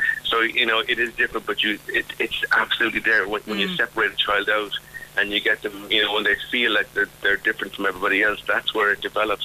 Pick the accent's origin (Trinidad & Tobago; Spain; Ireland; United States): Ireland; Cork, Munster; as a young kid growing up in Cork